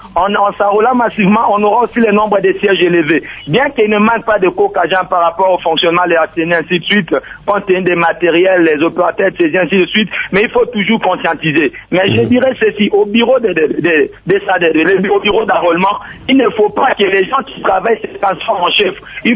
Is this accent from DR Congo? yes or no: yes; DR Congo